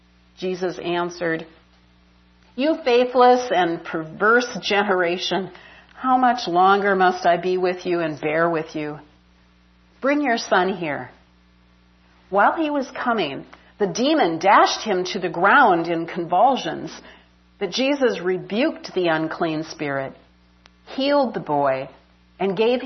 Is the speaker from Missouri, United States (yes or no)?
no; South Dakota, United States; accent: South Dakota; I grew up in South Dakota, the home of, did you notice how I said that too? You got that accent, South Dakota.